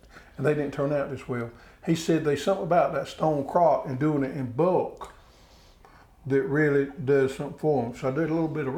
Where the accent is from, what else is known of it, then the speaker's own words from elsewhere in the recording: the South, United States; And I know we're from the South, but I like it.